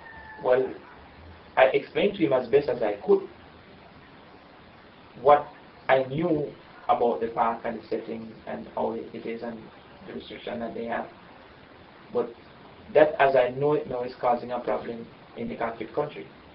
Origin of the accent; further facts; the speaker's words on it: Jamaica; I would say outside of Jamaica, but I spend a little time going in and outside of the United States